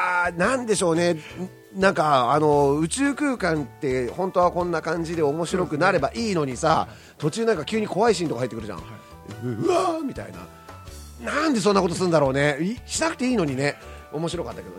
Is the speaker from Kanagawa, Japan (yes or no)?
yes; Kamakura, Kanagawa, Japan; 僕の実家は鎌倉ですけど、